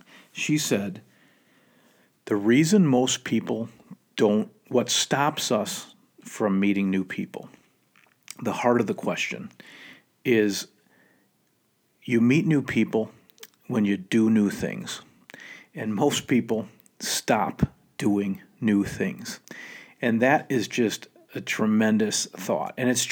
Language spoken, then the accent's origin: English; Minnesota, United States; And I think as a Minnesotan, we kind of get set in our ways.